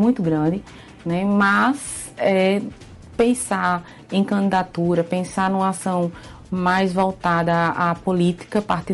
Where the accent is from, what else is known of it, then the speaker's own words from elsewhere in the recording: João Pessoa, Paraíba, Brazil; born there; nasci em João Pessoa, trabalho aqui há 23 anos